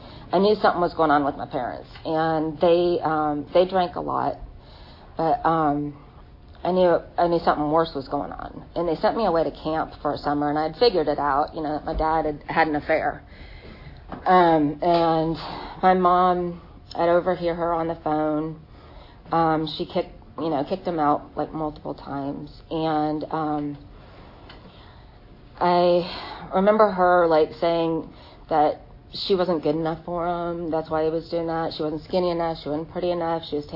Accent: Arizona, United States; I'm from Arizona. I was raised in Arizona.

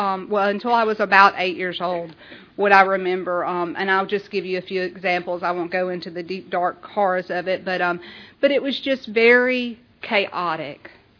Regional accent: Hog Hair, Louisiana, United States; I'm from Hog Hair, Louisiana, and that is where and that's truly a little community in Louisiana

